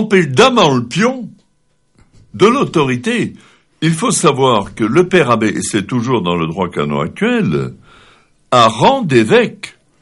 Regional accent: Lebanon; chez nous, au Liban, on dit avec une certaine pointe d'ironie

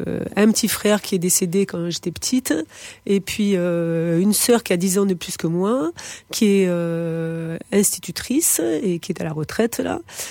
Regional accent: Aix-en-Provence, Provence-Alpes-Côte d'Azur, France; born there; Je suis née à Aix-en-Provence.

